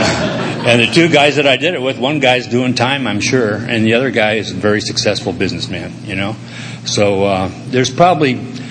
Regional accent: Alameda, California, United States; I was born and raised in Alameda, California, Northern California, an island in San Francisco Bay.

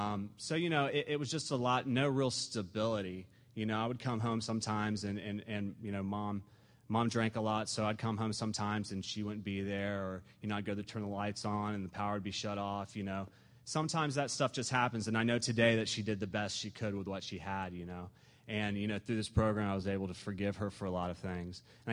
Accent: Jacksonville, Florida, United States; I was born in Jacksonville, Florida. And I grew up there.

